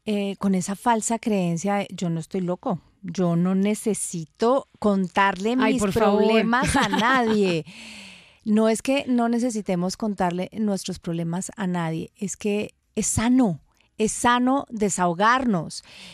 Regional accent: Medellín, Antioquia, Colombia; como dicen en mi tierra, en Medellín.

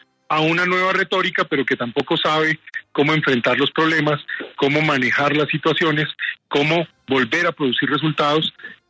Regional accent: Colombia; ¿Qué me duele a mí como colombiano?

